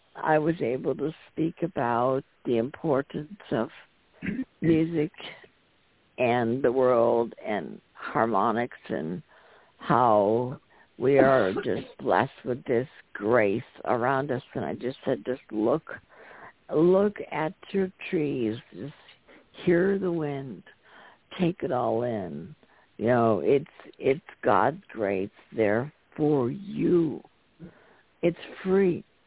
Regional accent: Minnesota, United States; And he is interned in my home state here in Minnesota.

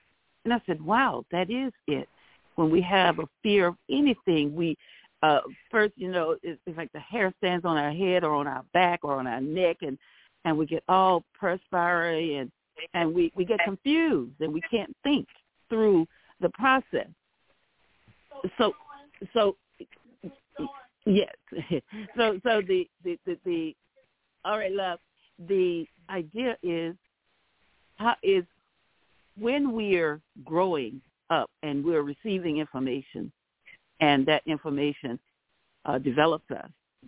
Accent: St. Petersburg, Florida, United States; I'm from St. Pete. I'm in Florida. And I'm in Pompano Beach, Florida now, visiting my mother

